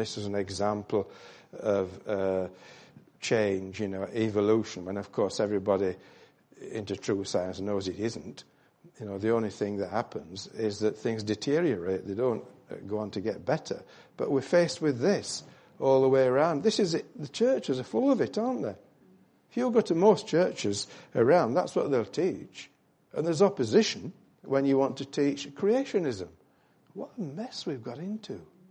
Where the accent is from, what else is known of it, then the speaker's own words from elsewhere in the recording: Yorkshire and the Humber, United Kingdom; I was brought up in West Yorkshire, as you know, in the Methodist Church.